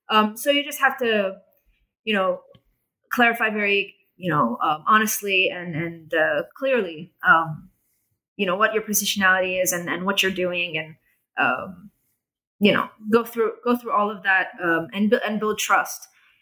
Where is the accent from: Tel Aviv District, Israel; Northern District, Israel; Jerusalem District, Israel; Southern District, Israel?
Jerusalem District, Israel; Jerusalem; I'm from Jerusalem. I'm part of their society.